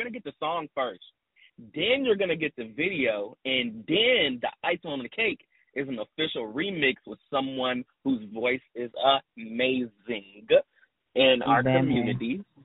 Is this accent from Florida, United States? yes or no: no; Virginia, United States; now in Nashville, United States; I'm originally from Virginia, but I live in Nashville.